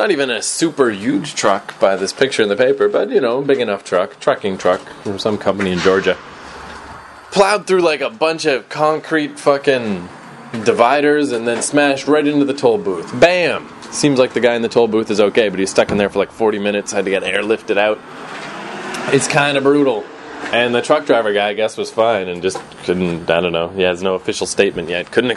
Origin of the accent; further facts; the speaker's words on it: Fredericton, New Brunswick, Canada; how much I fucking hated our radio stations when I was growing up in Fredericton.